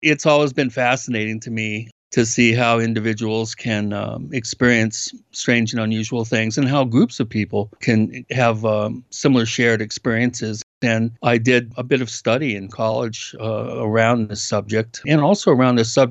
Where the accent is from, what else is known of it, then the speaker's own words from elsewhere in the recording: Bellevue, Washington, United States; also born or lived in Palm Springs; I was born in the Palm Springs area. I was only there for about a year. My parents moved up to Washington State in the Seattle area, and I grew up in Bellevue, Washington.